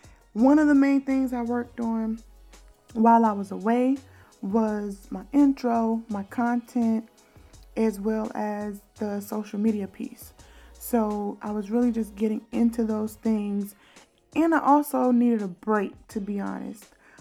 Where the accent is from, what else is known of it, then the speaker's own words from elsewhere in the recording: Camden, South Carolina, United States; I'm originally from Camden, South Carolina. Woot woot, 803 raised me, which is a small town right outside of Columbia, South Carolina, which is the capital.